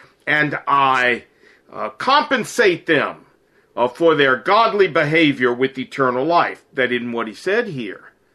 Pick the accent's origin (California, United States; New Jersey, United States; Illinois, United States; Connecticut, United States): Illinois, United States; Chicago; now in Seoul, South Korea; I'm originally from Chicago, and I currently live in Seoul, Korea.